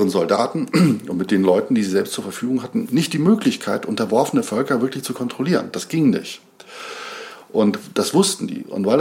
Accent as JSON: {"language": "German", "town": "Flensburg", "region": "Schleswig-Holstein", "country": "Germany", "said": "Und ich komme zum Beispiel aus Flensburg, in ganz weit in Norddeutschland. Da sind die Römer nie hingekommen."}